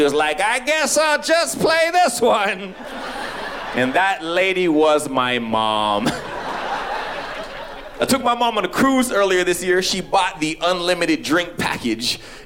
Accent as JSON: {"language": "English", "town": "Toronto", "region": "Ontario", "country": "Canada", "said": "So I'm originally from Canada, Toronto."}